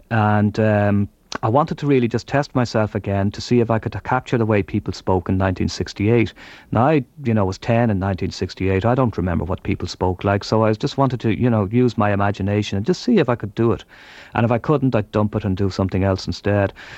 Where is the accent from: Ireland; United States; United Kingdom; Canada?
Ireland; Dublin, Leinster; born or raised there